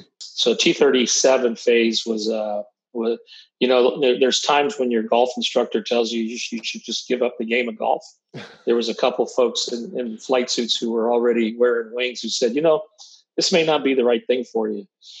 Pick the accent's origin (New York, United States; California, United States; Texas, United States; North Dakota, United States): Texas, United States; El Paso; born there; So I'm an Army brat, born in El Paso, Texas. Traveled all around the world, mostly South and Central America with my dad.